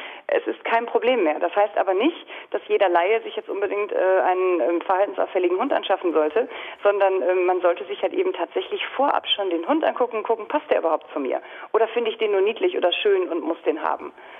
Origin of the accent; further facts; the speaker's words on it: Lower Saxony, Germany; wir haben in Niedersachsen, ich komme aus Niedersachsen